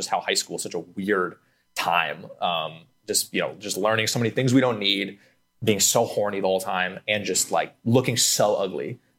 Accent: California, United States; Because I grew up in California, so it's like, I'm not used to that.

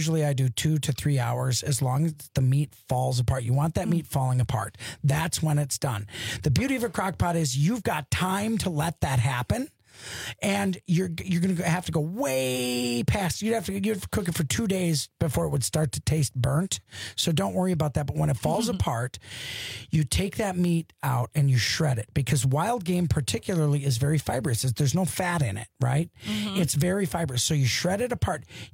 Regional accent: Wisconsin, United States; I'm from Wisconsin.

